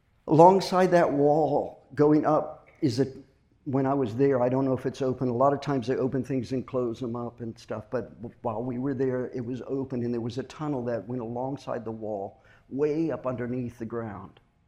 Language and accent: English; South Africa; also born or lived in Israel; And I grew up in Africa, in South Africa.